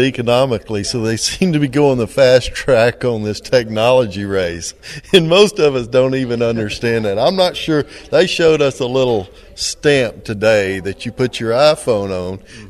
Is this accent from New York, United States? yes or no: no; Beaumont, Texas, United States; I'm from Beaumont, Texas, right down on the coast in the eastern corner of the state next to Louisiana, and a cow-calf producer.